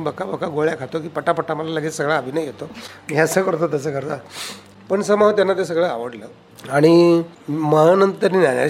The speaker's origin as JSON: {"language": "Marathi", "town": "Satara", "region": "Maharashtra", "country": "India", "said": "मी गावाकडचा, पण तो मराठवाड्याचा, मी इकडचं सातारकडचं घाटावरचं."}